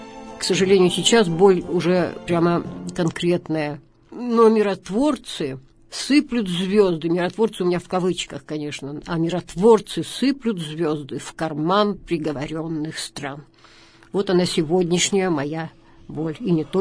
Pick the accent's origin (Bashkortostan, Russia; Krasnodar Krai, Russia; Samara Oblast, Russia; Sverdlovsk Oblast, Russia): Sverdlovsk Oblast, Russia; Yekaterinburg; потому что я здесь родилась в 46-м году. Это мой родной город, Екатеринбург.